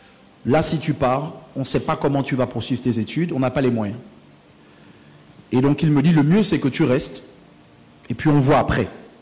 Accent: Gabon; moved away as an adult; Je suis parti du Gabon pour faire des études théologiques, pas parce que je voulais

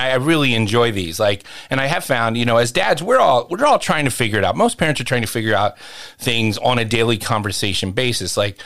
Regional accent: Pennsylvania, United States; I grew up in the Northeast. So, you know, suburban Philadelphia

